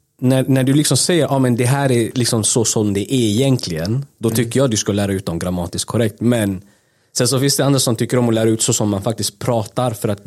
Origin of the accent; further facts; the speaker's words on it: Sweden; born there; Jag bara, jag är född i Sverige.